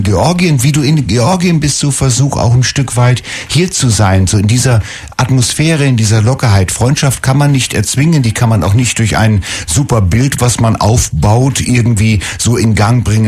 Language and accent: German; Lower Saxony, Germany; Bei uns in Norddeutschland, ich bin Norddeutschland, ich komme aus dem Emsland